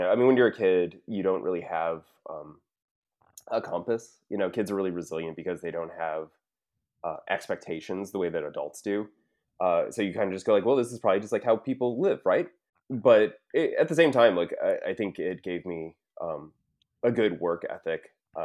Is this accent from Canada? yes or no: no; Florida, United States; also born or lived in Lodi; I grew up in Florida, but I moved up to Ohio, to this rural area called Lodi, that's a real shithole.